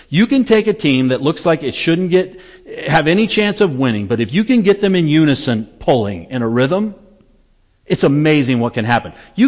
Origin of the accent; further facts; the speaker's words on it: United States; Because we grew up in America, and what goes on behind this forehead is my business, not yours.